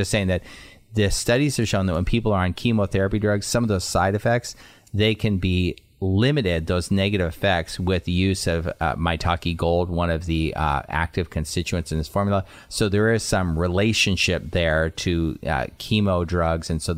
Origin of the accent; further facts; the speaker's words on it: Mammoth Lakes, California, United States; But when we were young, we grew up in Mammoth, California, Mammoth Lakes, California. My dad built a big cabin up there on a lake called Lake Mary.